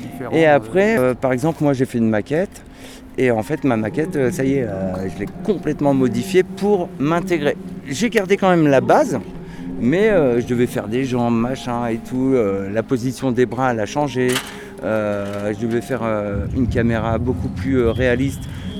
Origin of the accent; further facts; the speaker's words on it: Tours, Centre-Val de Loire, France; moi je suis de Tours